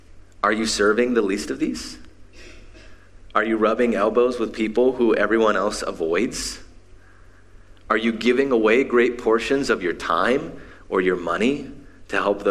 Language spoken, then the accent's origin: English; Appalachia, United States; So, growing up in Appalachia, there is a deep sense of suspicion of basically everyone else in the world, okay?